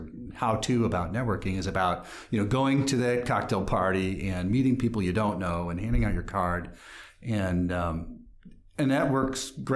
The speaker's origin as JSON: {"language": "English", "town": "Madison", "region": "Wisconsin", "country": "United States", "tie": "born or raised there", "said": "I should have done it back in my hometown, you know, years ago. So I started up an Inner Circle Group in Madison as well."}